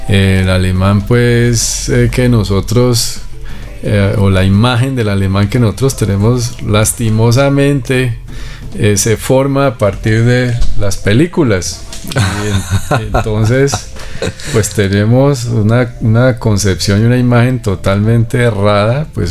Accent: Colombia; uno pensaría que acá como colombianos pues nos defendemos

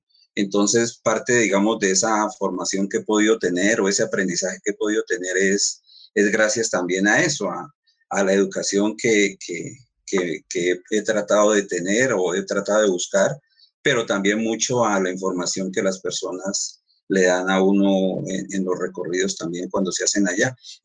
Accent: Popayán, Cauca, Colombia; soy payanés, de padres y sí. Por allá, mi mamá de Boyacá, mi papá del norte del Cauca, pero nosotros con mi hermano sí somos patojos.

